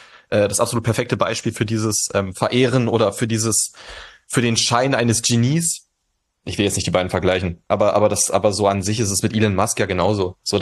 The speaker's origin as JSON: {"language": "German", "region": "Northern Germany", "country": "Germany", "said": "Und ich komme aus dem Norden"}